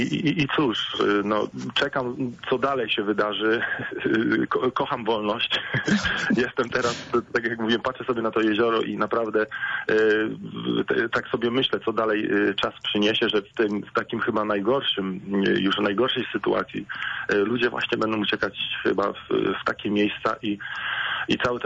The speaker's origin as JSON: {"language": "Polish", "town": "Pleszew", "region": "Greater Poland Voivodeship", "country": "Poland", "tie": "born or raised there", "said": "w Pleszewie. To jest moje rodzinne miasto, można powiedzieć."}